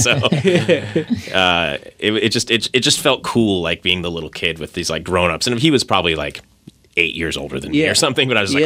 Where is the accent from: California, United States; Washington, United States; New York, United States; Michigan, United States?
Washington, United States; Bothell; Yeah, this is the Northwest. I grew up in Bothell.